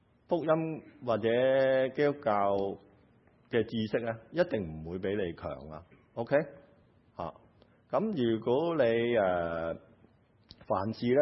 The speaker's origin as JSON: {"language": "Cantonese", "town": "Taishan", "region": "Guangdong", "country": "China", "said": "我係台山人"}